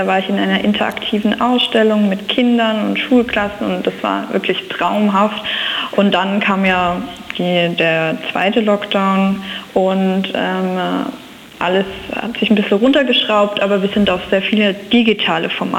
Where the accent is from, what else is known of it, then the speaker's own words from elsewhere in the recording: Ettlingen, Baden-Württemberg, Germany; Also ich komme ja aus Ettlingen, also ich bin gar keine Pforzheimerin